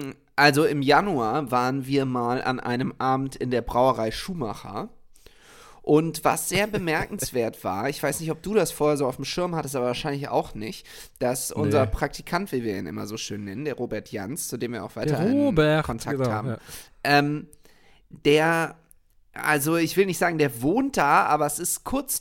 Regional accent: Düsseldorf, North Rhine-Westphalia, Germany; Sollte ich zwar tun als Düsseldorfer

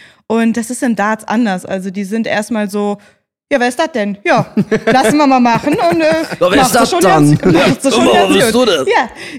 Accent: Cologne, North Rhine-Westphalia, Germany; now in Munich, Germany; Nee, also zu Hause ist für mich auch immer noch Köln und wird es auch immer bleiben. Also da kommt auch München nicht ran.

